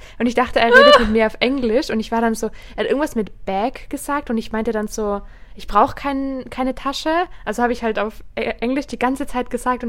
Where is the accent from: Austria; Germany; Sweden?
Austria; dann meinte er dann, woher ich komme, weil man hört meinen Akzent. Danke, dass es jeder mal rauspickt. Und dann war ich halt so aus Österreich und er meinte dann so, oh, was kannst du denn noch für Sprachen? Und dann war ich so, Französisch und Italienisch habe ich gelernt.